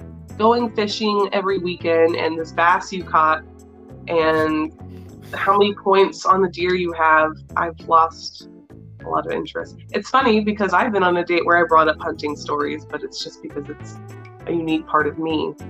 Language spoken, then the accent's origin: English; the South, United States; It's weird because I'm a Southerner, but I don't have Southern speech patterns.